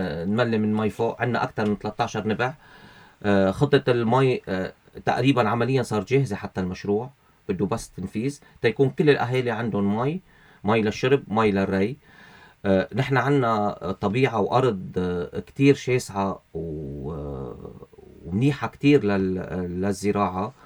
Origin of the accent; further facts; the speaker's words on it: Mayfouq, Keserwan-Jbeil, Lebanon; لكل اهلي بميفوق القطارة. نحنا وانا جين نشتغل لضيعتنا